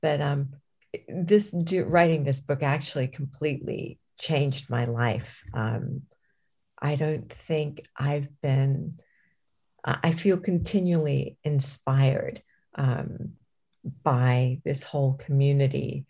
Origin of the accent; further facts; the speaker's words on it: India; I told him that as an Indian, he had to take me.